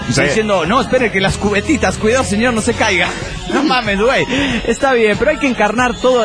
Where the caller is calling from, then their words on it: Guadalajara, Jalisco, Mexico; de Guadalajara, Jalisco, México.